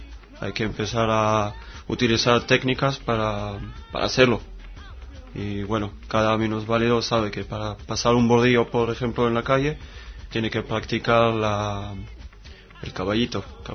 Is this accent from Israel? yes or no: yes; Beersheba, Southern District, Israel; moved away as an adult; now in Madrid, Spain; Soy de Beersheba, Israel, del sur, por ahí. Llegué hace 4 años, en el 2001. Llegué aquí a España, bueno, a Madrid, para estudiar diseño industrial. Y de entonces estoy aquí, en Madrid, dando vueltas por aquí.